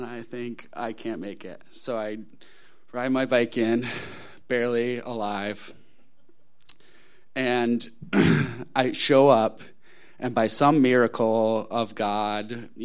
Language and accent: English; Charleston, United States; I grew up in Charleston.